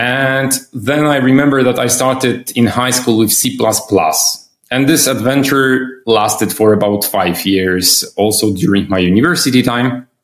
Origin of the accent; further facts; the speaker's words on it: Poland; now in Switzerland; I come originally from Poland, but I moved to Switzerland several years ago.